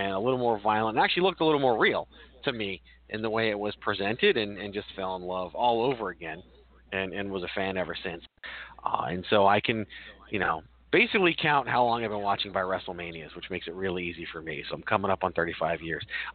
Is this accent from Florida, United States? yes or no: no; Long Island, New York, United States; because, you know, growing up on Long Island, we had the MSG Network.